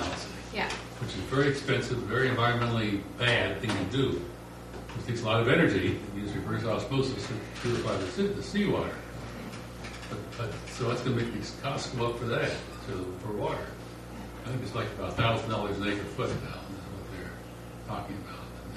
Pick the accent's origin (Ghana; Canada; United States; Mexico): United States; California; We're from Southern California, 15 million people in the LA area.